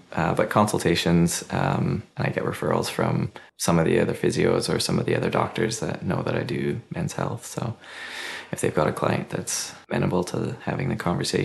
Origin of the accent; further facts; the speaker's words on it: Kelowna, British Columbia, Canada; also born or lived in Australia; now in Salmon Arm, Canada; I grew up in Kelowna and then moved to Australia and then came back, started up my clinic here.